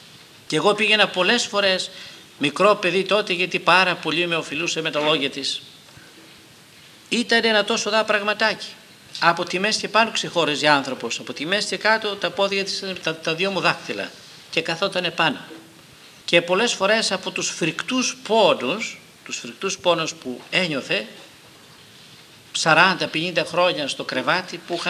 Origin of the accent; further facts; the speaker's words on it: Agrinio, Western Greece, Greece; είχαμε εκεί στα μέρη μας στο Αγρίνιο